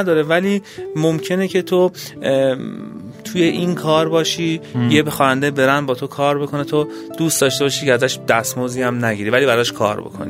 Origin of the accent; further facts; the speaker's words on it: Tehran, Tehran Province, Iran; اصالتا تهران